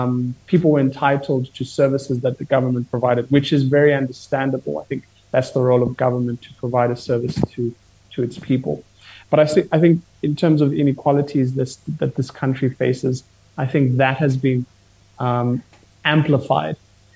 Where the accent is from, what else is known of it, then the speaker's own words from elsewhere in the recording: Kenya; I'm Kenyan, so I think our country has never struggled with the feeling of entitlement.